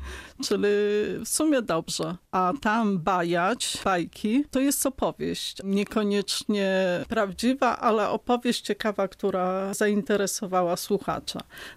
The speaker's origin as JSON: {"language": "Polish", "region": "Podlaskie Voivodeship", "country": "Poland", "said": "Pochodzę z okolic Narwi, więc kiedy jestem, też myślę o tamtych ludziach i jakoś to łączę."}